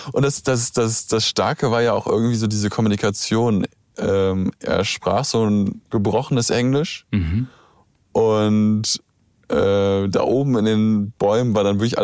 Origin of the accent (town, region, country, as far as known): Bonn, North Rhine-Westphalia, Germany; born or raised there